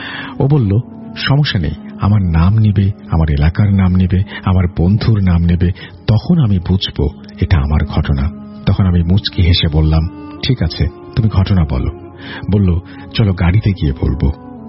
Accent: Bangladesh; আচ্ছা যাই হোক, আমার বাড়ি বাংলাদেশে, তোমার বাড়ি নেপালে কোথায়?

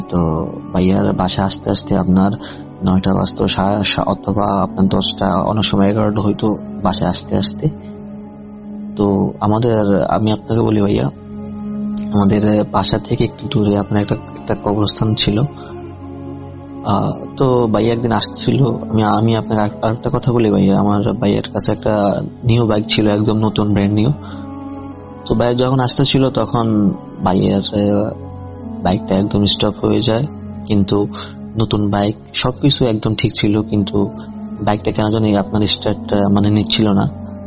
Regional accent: Noakhali, Chittagong Division, Bangladesh; now in United States; বলতেছি নোয়াখালী থেকে, কিন্তু বর্তমানে আমি এখন আমেরিকান প্রবাসী।

